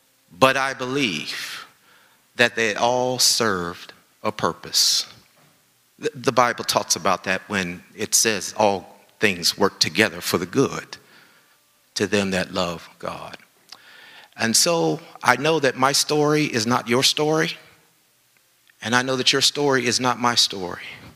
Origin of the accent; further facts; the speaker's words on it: Ohio, United States; born there; also born or lived in Pennsylvania / West Virginia / Washington, D.C.; now in Charlottesville, United States; I was born in Ohio. I lived in Pennsylvania, West Virginia, the Washington, D.C. metropolitan area, and finally arriving here at Charlottesville.